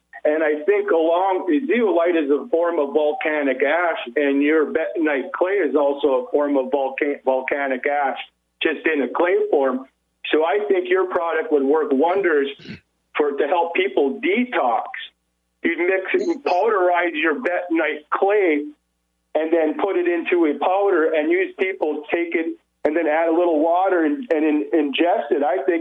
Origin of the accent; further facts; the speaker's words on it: Las Vegas, Nevada, United States; I'm from Vegas.